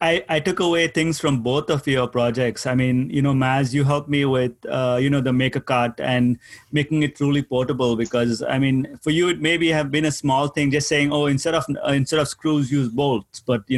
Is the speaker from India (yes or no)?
yes; India; I come from India, and, like, you want to get to know somebody, you'll go to your neighbor's house